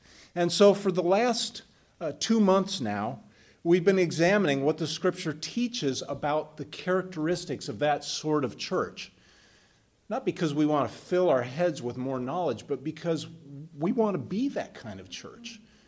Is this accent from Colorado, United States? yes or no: yes; Denver, Colorado, United States; I grew up in Denver. I'm a Broncos fan.